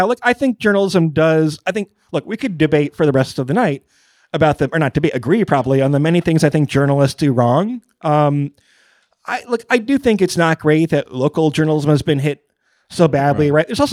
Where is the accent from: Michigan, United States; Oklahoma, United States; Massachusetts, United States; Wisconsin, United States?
Michigan, United States; they would walk down to the store and buy the New York Times, even growing up in Michigan and things like that.